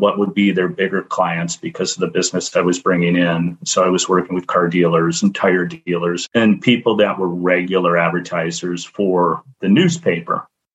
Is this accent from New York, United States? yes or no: no; Medina, Ohio, United States; I'm in Cleveland, Ohio, or actually Medina, Ohio.